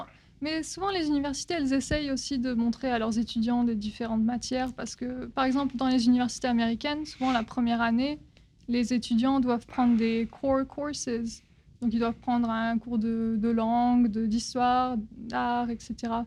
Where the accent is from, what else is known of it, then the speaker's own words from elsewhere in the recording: France; now in United States; Je suis française d'origine, mais ma famille a déménagé au Texas il y a, je pense, en 2002.